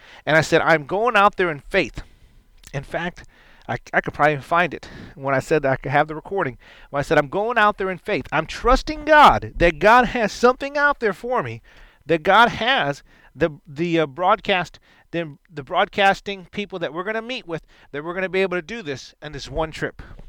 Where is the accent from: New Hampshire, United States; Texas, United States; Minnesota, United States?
Texas, United States; And y'all can tell I'm a Texan.